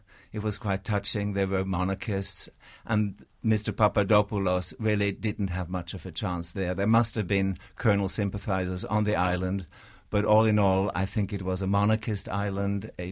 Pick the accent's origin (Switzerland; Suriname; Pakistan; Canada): Switzerland; Basel, Basel-Stadt; English is a second language; moved away as an adult; also born or lived in Congo / Sifnos, Greece; And if I think back of my hometown, Basel in Switzerland, that has changed. I was 21 when I arrived on Sifnos.